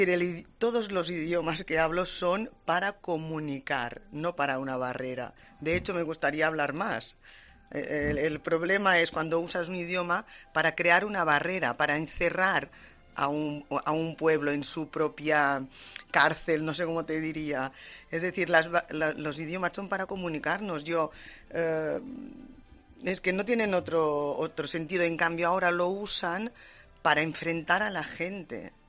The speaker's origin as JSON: {"language": "Spanish", "country": "Spain", "said": "nosotros somos españoles, como hemos dicho muchas veces, estamos en las islas"}